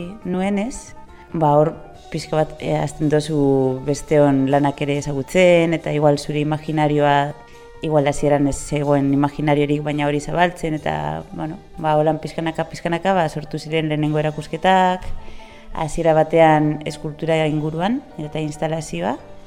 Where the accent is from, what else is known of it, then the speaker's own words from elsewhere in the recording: Durango, Basque Country, Spain; also born or lived in Bilbao; eta Durangokoa naiz, baina bueno, arte derrak Bilbon ikasi nuen, beraz Bilbo bizi izan dut urte pilo bat, 20 urte edo